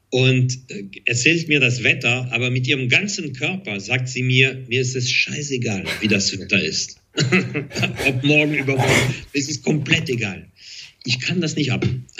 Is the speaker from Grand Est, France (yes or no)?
no; Paris, Île-de-France, France; German is a second language; ich bin in Paris aufgewachsen, war aber oft in der Provence, in einem Bauernhof